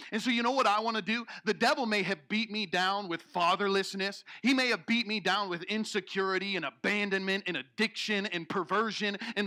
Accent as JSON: {"language": "English", "region": "Illinois", "country": "United States", "tie": "born or raised there", "said": "I was driving from my hometown in central Illinois from Dallas, Texas."}